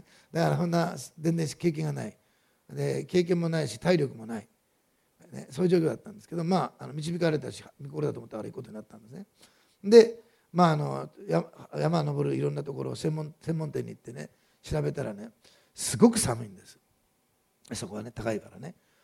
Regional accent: Osaka, Japan; moved away as an adult; also born or lived in Tokyo; 私大阪生まれで東京でずっと行ってましたから、18まで大阪で、東京で10年いましたから

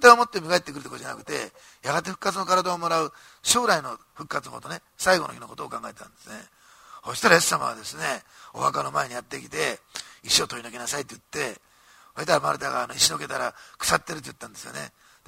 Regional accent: Osaka, Japan; born there; 私大阪生まれだったから、しかも私はちょうど光化学スモッグがよく出る頃の世代なんですね。

